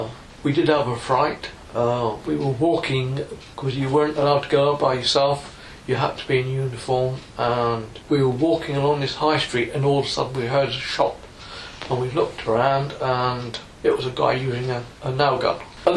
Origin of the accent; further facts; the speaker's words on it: Winchester, South East England, United Kingdom; born there; In Winchester in Hampshire.